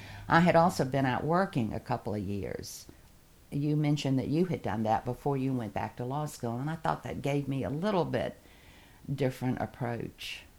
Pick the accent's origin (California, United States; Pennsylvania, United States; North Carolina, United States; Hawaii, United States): North Carolina, United States; Durham; because I grew up in Durham, North Carolina, which was also kind of an industrial town when I was growing up there.